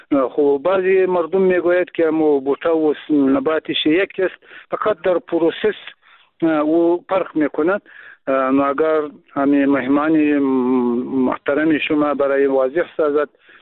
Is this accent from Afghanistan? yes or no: yes; Afghanistan; first language Pashto; Persian is a second language; البته اگر چی ما هم همو زبان مادری ما پشتو است، بعضم بادری چند گفته میتانیم کم کم، اگر اشکال داشته باشد باید معذرت ما را بپذیرین.